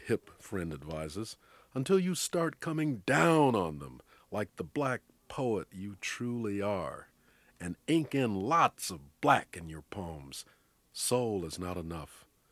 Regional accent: United States; I'm from the States, and I'm from a place that produced wonderful James Baldwin and Richard Wright and … jazz and all

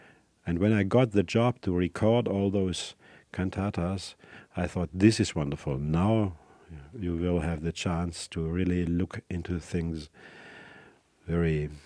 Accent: Stuttgart, Baden-Württemberg, Germany; English is a second language; Stuttgart, which is my hometown in the south of Germany.

